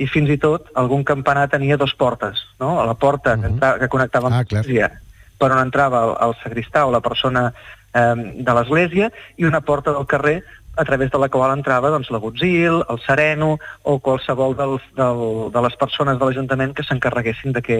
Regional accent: Tarragona, Catalonia, Spain; now in Montblanc, Spain; jo soc de Tarragona, però actualment visc a Montblanc

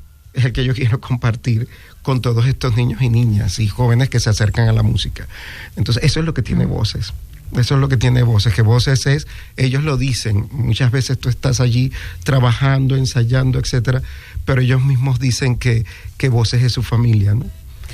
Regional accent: Maracay, Aragua, Venezuela; me llevaron a Caracas, porque yo soy de Maracay, ¿no? De una de las provincias de Venezuela.

